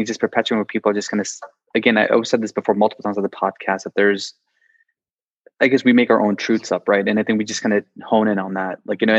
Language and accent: English; United States; being a Muslim growing up in America, like 9/11 had a huge impact on me growing up because I was in high school at that time.